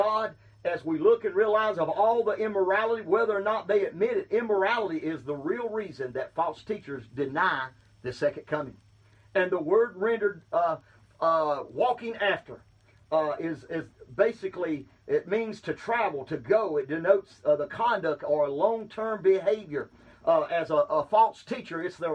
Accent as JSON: {"language": "English", "region": "Georgia", "country": "United States", "said": "He knew I was a Baptist, amen, and He knew I was from Georgia."}